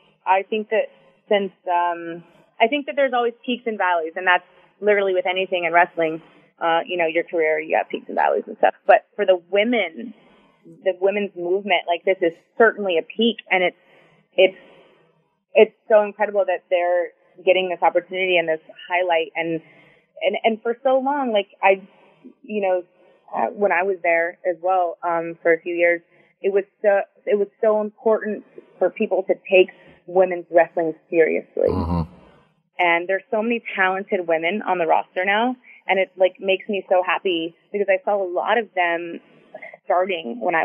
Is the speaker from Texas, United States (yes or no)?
yes; Houston, Texas, United States; moved away as an adult; I moved my entire life. I'm from Houston. I had never lived anywhere else. I moved my life to Tampa